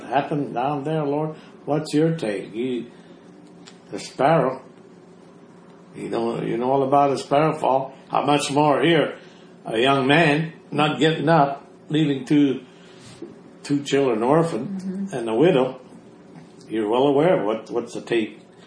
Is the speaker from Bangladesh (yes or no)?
no; Canada; We're from Canada.